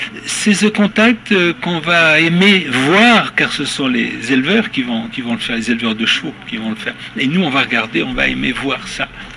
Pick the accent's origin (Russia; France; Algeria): France; Auvergne-Rhône-Alpes; Ici, on est des Velaves, donc on a réuni cette année des troupeaux